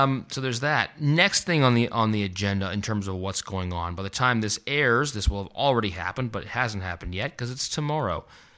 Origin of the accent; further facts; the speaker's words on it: Canada; because it's August, and I'm Canadian.